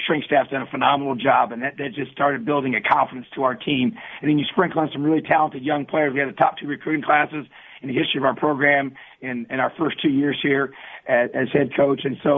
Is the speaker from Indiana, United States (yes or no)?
yes; New Castle, Indiana, United States; it meant so much to me to represent my home state. And like you said, I've been a high school coach in this state for 10 years. And and played my high school football here. My dad was my high school coach, and being from Newcastle